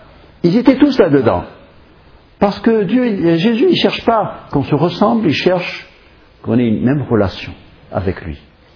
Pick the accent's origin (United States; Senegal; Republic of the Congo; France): United States; je peux le dire parce que je suis américain